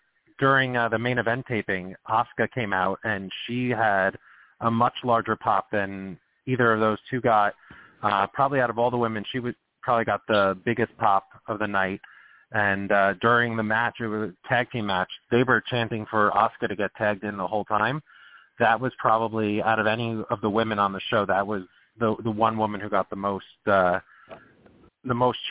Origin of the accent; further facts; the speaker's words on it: New Jersey, United States; I'm from Jersey. I work like two blocks from MSG, so it wasn't worth going back to Jersey to come back into the city tomorrow morning.